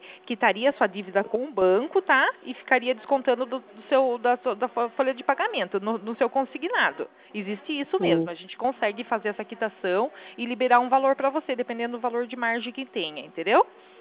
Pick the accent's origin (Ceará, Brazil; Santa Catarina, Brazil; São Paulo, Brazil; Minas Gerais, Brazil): São Paulo, Brazil; Itapetininga; eu sou de Itapetininga.